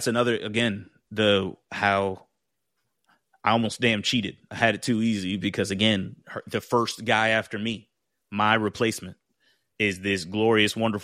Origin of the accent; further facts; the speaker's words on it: Jacksonville, Florida, United States; also born or lived in Maryland; And other than that, I was in Jacksonville. I did all my growing up in Jacksonville, Florida. Mom's a nurse. Dad was in the Navy.